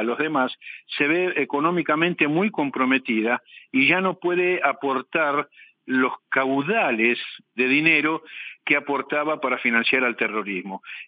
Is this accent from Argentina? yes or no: yes; Argentina; yo soy argentino, hijo de una tucumana y de un porteño, nieto de una genovesa y de un sirio